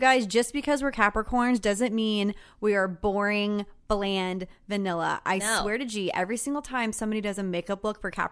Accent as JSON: {"language": "English", "region": "Texas", "country": "United States", "tie": "born or raised there", "said": "And I can speak to it because I feel you on a deep level growing up in Texas. Hell on earth half the time."}